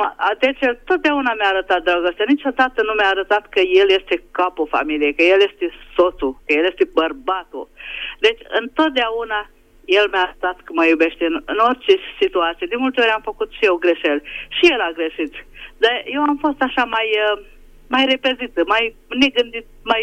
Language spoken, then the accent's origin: Romanian; Budapest, Hungary; din Budapesta